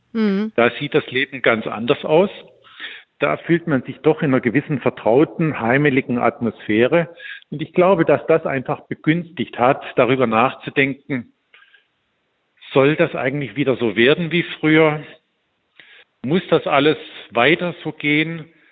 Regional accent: Dresden, Saxony, Germany; in meiner Heimatstadt in Dresden auf dem Friedhof in Tolkewitz in dem Familiengrab begraben zu werden.

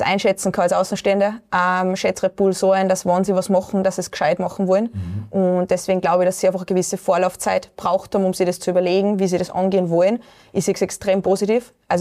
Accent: Elixhausen, Salzburg, Austria; Ja, also ich bin eine Salzburgerin richtig, bin eigentlich von Elixhausen, also bin in Elixhausen aufgewachsen.

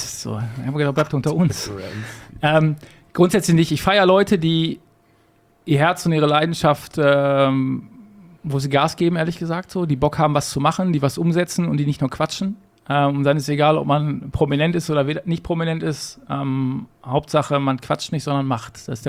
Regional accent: North Rhine-Westphalia, Germany; ich bin auf Kohle geboren und meine Heimat ist das Ruhrgebiet. Ist weder Gladbeck, Bottrop noch sonst was, sondern ich bin Pottkind.

